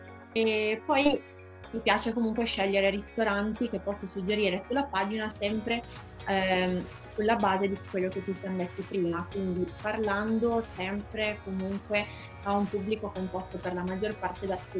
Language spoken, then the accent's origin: Italian; Piedmont, Italy; sono piemontese, ma arrivo dalla provincia di Alessandria, quindi vicina, ma non abbastanza per fare avanti e indietro, e quindi mi sono trasferita qua.